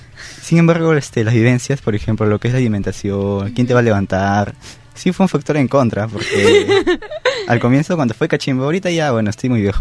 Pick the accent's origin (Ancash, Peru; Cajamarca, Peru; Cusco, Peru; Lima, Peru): Ancash, Peru; Chimbote; Bueno, soy de Chimbote, en la provincia de Santa.